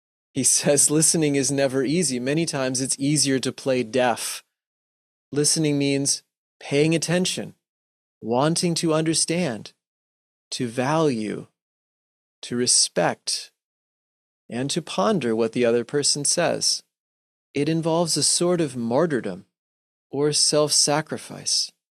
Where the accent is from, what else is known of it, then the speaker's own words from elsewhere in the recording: Connecticut, United States; born there; originally I'm from I was born in Connecticut. I grew up across country, and my dad was in the Navy